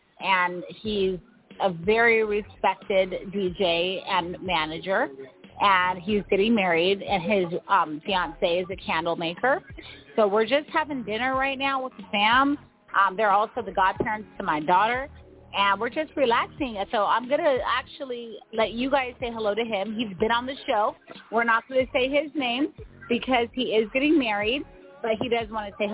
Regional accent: Phoenix, Arizona, United States; also born or lived in California; now in Orange County, United States; Well, I'm from Phoenix, Arizona, and I moved out here in 2010, but I've always been back and forth from Arizona to Cali. So I'm originally from Arizona, but I've been in Cali my whole life, Southern California.

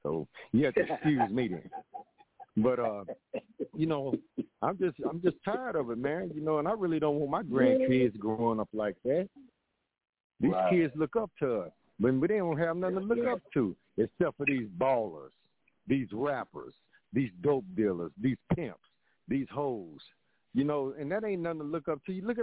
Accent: Tulsa, Oklahoma, United States; Where I come from Tulsa, Oklahoma, back in the 60s and 70s, man, you walk down the street, you speak to people, you know.

